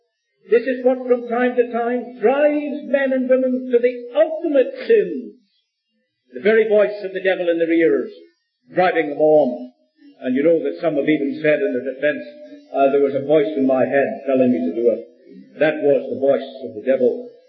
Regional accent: Northern Ireland, United Kingdom; When I was brought up in the North of Ireland, we used to sing a little chorus

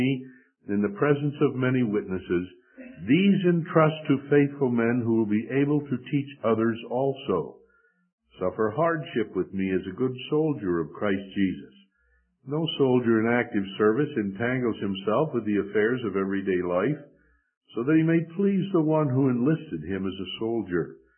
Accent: Midwest, United States; I'm one of those people growing up in the Midwest on the farm

